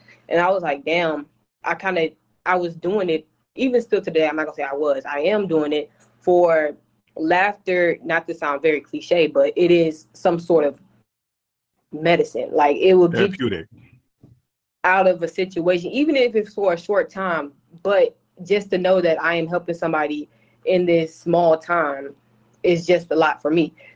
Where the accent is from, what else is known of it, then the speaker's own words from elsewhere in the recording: Alabama, United States; now in Texas, United States; Man, I'm from Alabama.